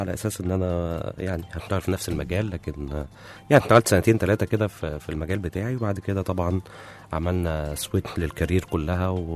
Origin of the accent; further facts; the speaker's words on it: Egypt; لكن دايما كعادتنا احنا كمصريين بنحن للمصريين اللي زينا